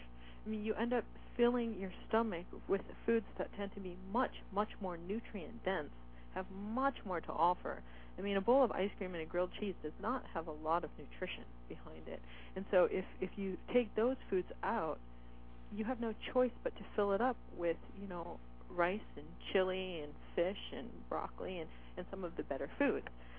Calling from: Seattle, Washington, United States; I mean, I'm speaking from Seattle, and so I realize that that's not, most people around the country do not have the luxury that we have here.

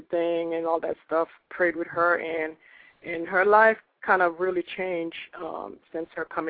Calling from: Georgia, United States

